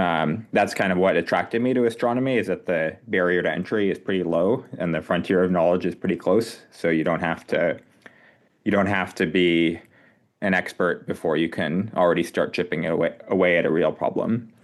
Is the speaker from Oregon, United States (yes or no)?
yes; Roseburg, Oregon, United States; I grew up near Roseburg, Oregon. It's a town kind of halfway between Eugene and Ashland. And I grew up first in a really small town near Umpqua, and then I went to high school in Roseburg